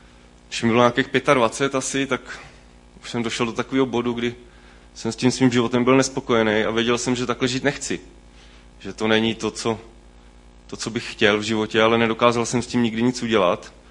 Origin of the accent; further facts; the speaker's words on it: Jaroměřice nad Rokytnou, Vysočina Region, Czechia; je mi 34 let a jsem původem z Jaroměřic nad Rokytnou u Třebíče.